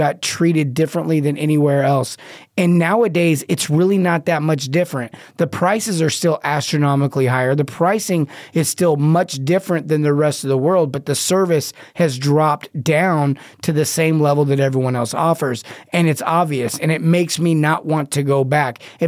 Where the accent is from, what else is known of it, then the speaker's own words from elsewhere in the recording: California, United States; Now, I grew up around Disneyland, and Disneyland has become overcrowded